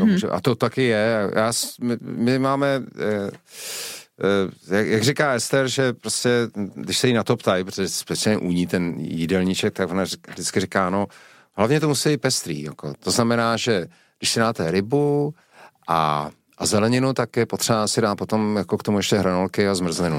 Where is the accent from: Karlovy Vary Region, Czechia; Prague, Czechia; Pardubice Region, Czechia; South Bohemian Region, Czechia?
Prague, Czechia; protože já jsem byl ze Žižkova úplně z druhé strany